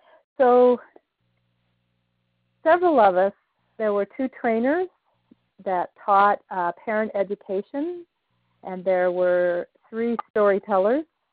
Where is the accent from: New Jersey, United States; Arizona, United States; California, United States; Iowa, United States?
Arizona, United States; Growing up in Arizona, I have very fond memories, and I go back to see my mother and at that point my father as well.